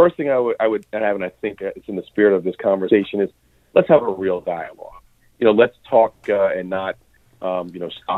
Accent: New York, United States; when I was growing up in Harlem

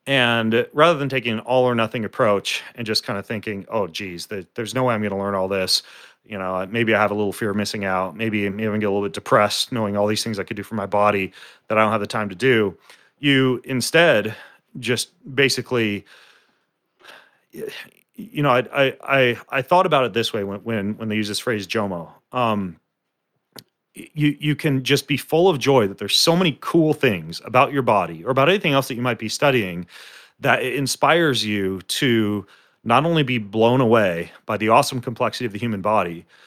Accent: Idaho, United States; Well, I grew up in North Idaho. I was homeschooled.

